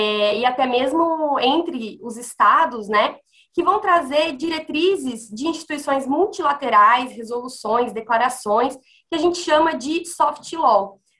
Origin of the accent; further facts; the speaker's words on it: Mato Grosso do Sul, Brazil; now in Curitiba, Brazil; eu sou do Mato Grosso do Sul, mas atualmente moro em Curitiba.